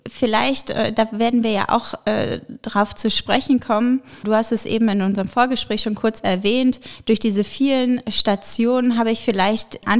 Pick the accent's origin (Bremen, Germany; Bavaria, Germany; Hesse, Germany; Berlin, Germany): Bremen, Germany; also born or lived in Dresden; Ich bin in Bremen geboren, aufgewachsen und habe dann in Dresden internationale Beziehungen studiert.